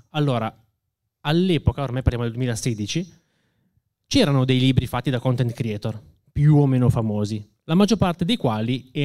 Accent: Aosta Valley, Italy; moved away; Partirei da un punto che io non sono Veneto, e quindi il mio concetto di legame col territorio è diverso rispetto agli autoctoni, comunque a livello regionale. Quindi io da Valdostano sono migrato a...

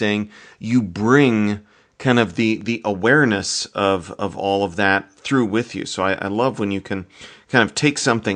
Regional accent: Iowa, United States; I saw Sean Johnson, who is an Olympic gymnast from Iowa, my home state.

